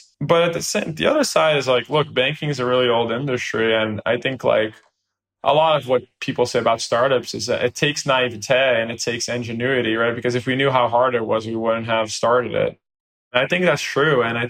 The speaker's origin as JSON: {"language": "English", "country": "Brazil", "said": "I come from Brazil where we only have few big banks"}